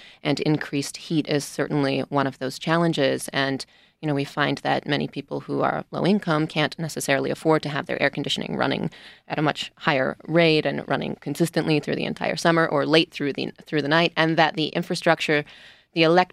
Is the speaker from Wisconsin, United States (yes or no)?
yes; Wisconsin, United States; I'm a Midwesterner originally. I'm from Wisconsin.